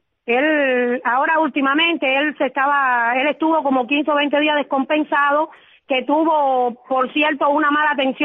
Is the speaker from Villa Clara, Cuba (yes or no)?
yes; Caibarién, Villa Clara, Cuba; No, yo soy de Caibarien.